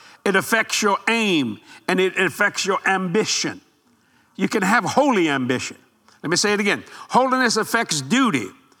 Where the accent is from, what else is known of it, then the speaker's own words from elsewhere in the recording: Louisiana, United States; because I was raised very poor in South Louisiana.